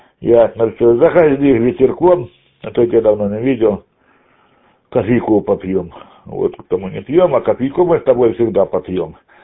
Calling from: Belgorod Oblast, Russia; с города Граверна, Белгородской области

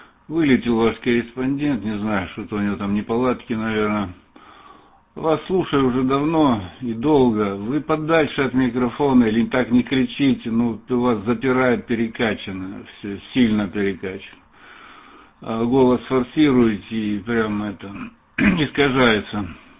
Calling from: Belgium; Мы сейчас из Бельгии.

